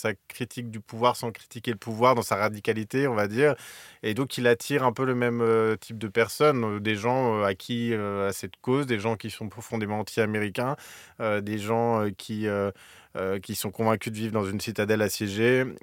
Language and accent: French; France; accent: French; Moi, je travaille tout seul avec mon accent français, je suis journaliste étranger.